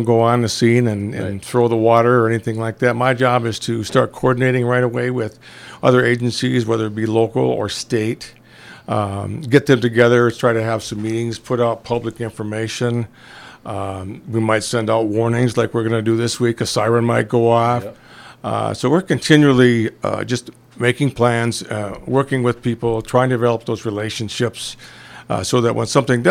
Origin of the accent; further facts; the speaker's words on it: Madison, Minnesota, United States; I grew up in Madison, Minnesota, on the north end of town. Ended up moving away after high school, like almost everybody did.